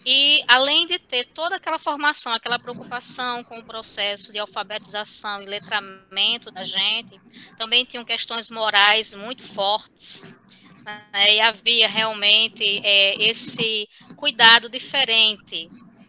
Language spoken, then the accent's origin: Portuguese; Natal, Rio Grande do Norte, Brazil; born there; Eu nasci em Natal, em 77, em junho de 77, e durante os meus primeiros anos de vida, nós migrávamos muito de bairros para bairros.